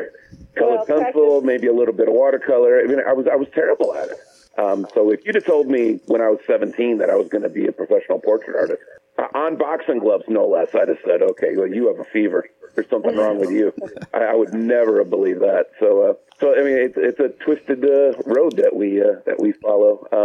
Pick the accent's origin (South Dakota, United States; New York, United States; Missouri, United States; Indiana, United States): Indiana, United States; Hobart; also born or lived in Gary, United States; Well, I was born in Gary, but I was raised in Hobart. We lived in Gary on Van Buren Street for about my first year. So in 1976, we moved to Hobart, and I am a Hobart graduate.